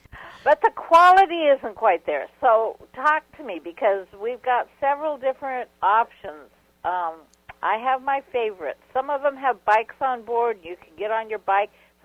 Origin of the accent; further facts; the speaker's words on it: Idaho, United States; I grew up in Idaho on the Snake River.